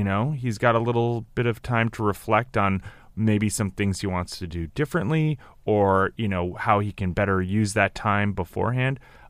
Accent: New Jersey, United States; I'm, you know, like Chris, I'm from New Jersey. We take pizza seriously.

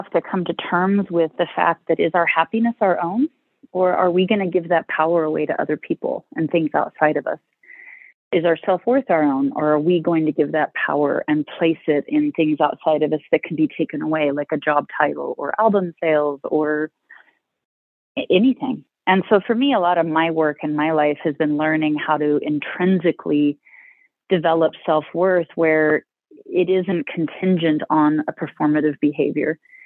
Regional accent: Alaska, United States; I'm from America. I'm from Alaska, but it's very different up there.

